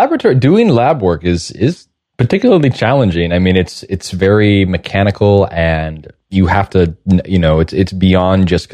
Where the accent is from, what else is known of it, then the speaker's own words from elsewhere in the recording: Southwest, United States; I'm from the Southwest, so I'm used to like mountains and like valleys and things.